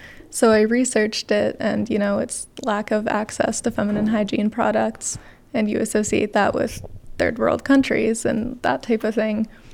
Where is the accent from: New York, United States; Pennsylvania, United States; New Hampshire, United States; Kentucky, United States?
New Hampshire, United States; Rochester; I'm from Rochester, New Hampshire.